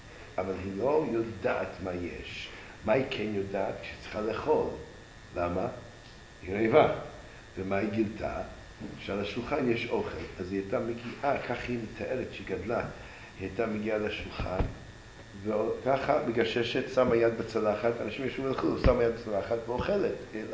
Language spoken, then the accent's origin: Hebrew; United States; יש אתוס אמריקאי, גדלתי שם, מה אני אעשה?